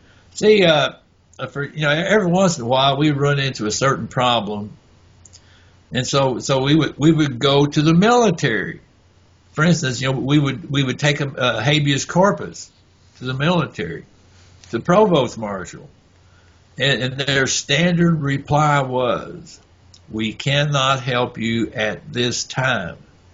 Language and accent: English; Kentucky, United States; now in Oregon, United States; And so I was in Oregon. I was originally from Kentucky.